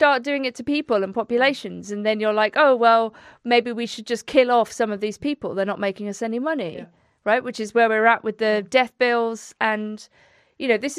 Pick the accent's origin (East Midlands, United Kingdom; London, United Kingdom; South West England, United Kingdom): South West England, United Kingdom; I grew up in Wiltshire, which has extraordinarily singular places, right? It is a very, very specific place with prehistoric sites.